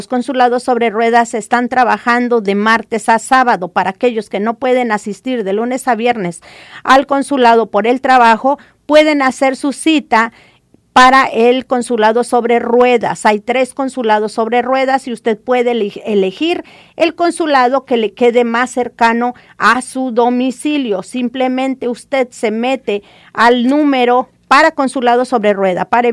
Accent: Mexico; now in United States; para proteger a los mexicanos que estamos radicando en Estados Unidos.

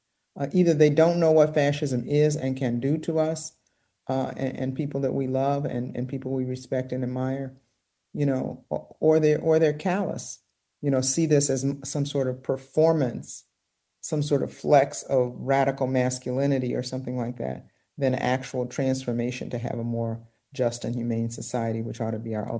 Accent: Detroit, Michigan, United States; in my day, and I grew up in Detroit in the 1970s, there was a lot of talk of revolution.

